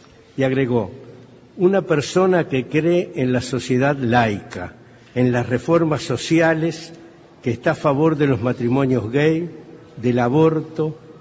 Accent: Valle del Cauca, Colombia; yo, que soy un vallista del Viejo Valle, siempre me he considerado extremadamente izquierdista.

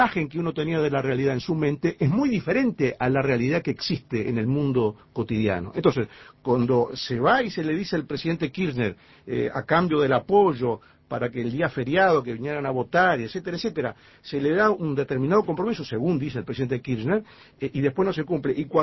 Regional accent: Uruguay

